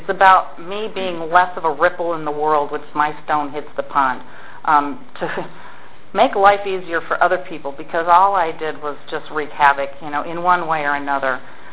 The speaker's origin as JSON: {"language": "English", "town": "Detroit", "region": "Michigan", "country": "United States", "tie": "born or raised there", "also_born_or_lived": "Pittsburgh", "said": "I lived mostly in Detroit most of my life. I was born in Pittsburgh, but raised mostly in the Detroit area."}